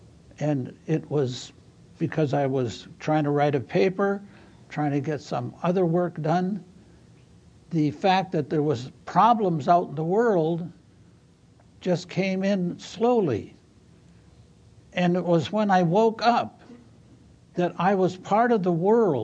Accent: Michigan, United States; I came from Upper Michigan, 500 miles north of Detroit, closer to Canada than to the United States, in a little village where the biggest city was more than 100 miles away.

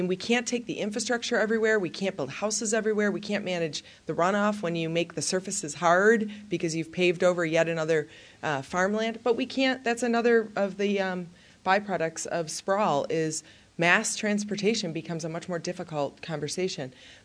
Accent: Ireland; So, I don't. I'm Irish.

